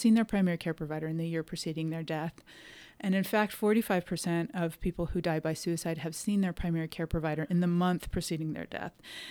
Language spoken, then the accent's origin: English; California, United States; I am from Southern California and went to college there, med school residency. I trained there. I practiced there for 10 years before moving to Central Oregon about 7 years ago.